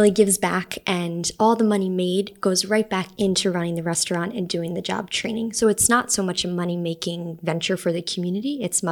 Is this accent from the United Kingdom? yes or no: no; New York City, New York, United States; also born or lived in Salt Lake City; I was born in Salt Lake, but I grew up mostly in New York City and on Long Island.